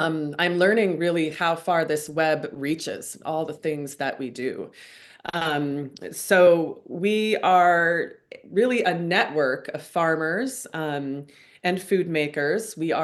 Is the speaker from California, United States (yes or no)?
no; Vernonia, Oregon, United States; I went back to my hometown of Vernonia, Oregon, to build a community learning center.